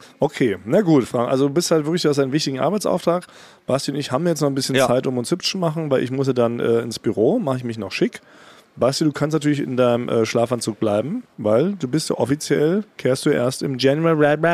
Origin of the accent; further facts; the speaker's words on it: Berlin, Germany; born there; ich bin ja als gebürtiger Berliner, kenne ich tatsächlich nur diese ganzen Berliner Morningshows.